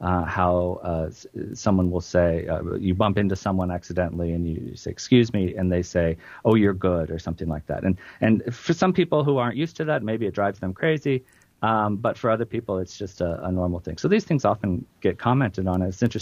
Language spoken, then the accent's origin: English; Midwest, United States; As a Midwesterner myself, I wouldn't have really necessarily noticed things like dang and ornery, which sound perfectly normal to me.